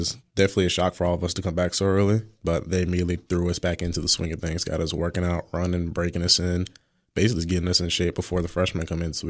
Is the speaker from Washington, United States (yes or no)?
no; Kings Mills, Ohio, United States; Well, I'm from Kings Mills, Ohio. There's a little bit 20 minutes north of downtown Cincinnati